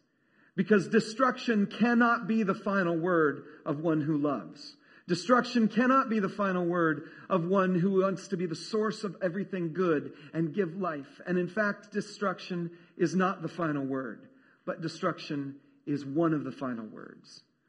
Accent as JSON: {"language": "English", "region": "California", "country": "United States", "tie": "born or raised there", "said": "When I was a kid, I was raised in California, and Coke cans and bottles in California have this phrase printed on the side of them that says California redemption value."}